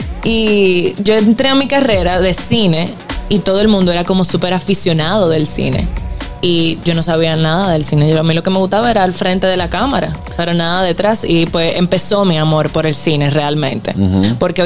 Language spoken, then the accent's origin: Spanish; Dominican Republic; Yo soy dominicana.